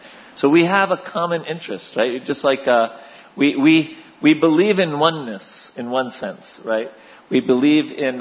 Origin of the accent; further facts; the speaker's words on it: New York, United States; My guess is that I was brought up in New York.